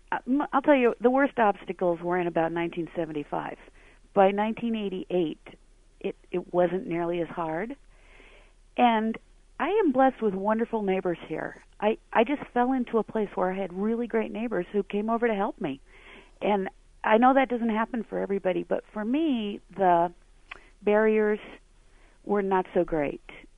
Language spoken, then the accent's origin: English; Iowa, United States; So I'm from Iowa, came back to Linn County where I grew up, and was able to purchase this small farm then